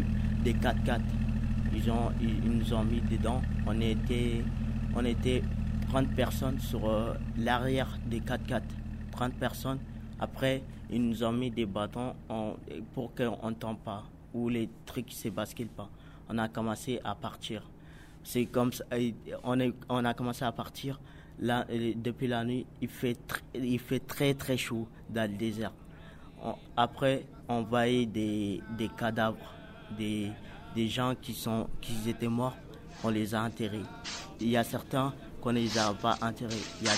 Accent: Mali; French is a second language; moved away; je suis un migrant, et je suis noir et je viens du Mali. J'ai traversé la mer pour venir ici.

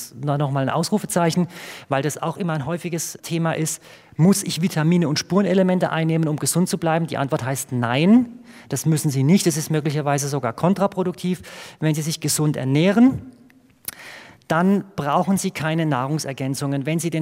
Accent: Electoral Palatinate (Kurpfalz), Germany; nicht nur als Kurpfälzer

